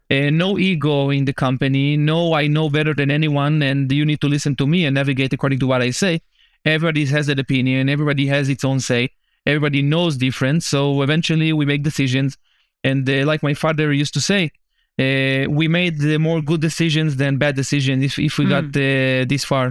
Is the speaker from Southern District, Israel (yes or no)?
yes; Ashkelon, Southern District, Israel; We are born and raised in Ashkelon, and we always had it in mind that we will make this place something much bigger than what it is today.